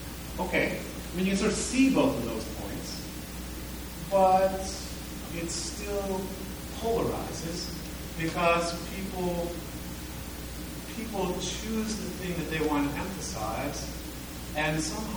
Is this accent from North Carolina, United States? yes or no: no; Pennsylvania, United States; I grew up in Washington County, and the Ku Klux Klan was still burning crosses in Fayette County, right below where I lived growing up.